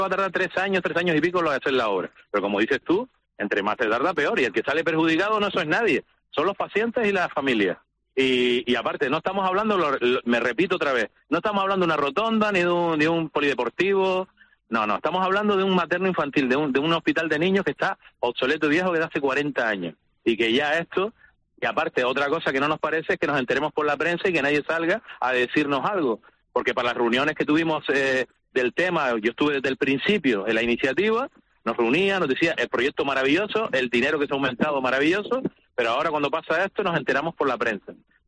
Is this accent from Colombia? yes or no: no; Canary Islands, Spain; todos somos canarios